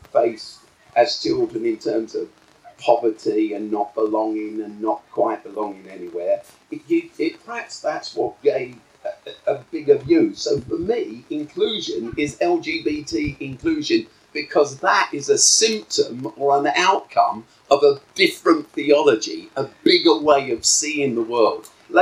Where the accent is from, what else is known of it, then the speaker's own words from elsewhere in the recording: London, United Kingdom; I grew up in South London. As the son of … You know, I'm Indian English.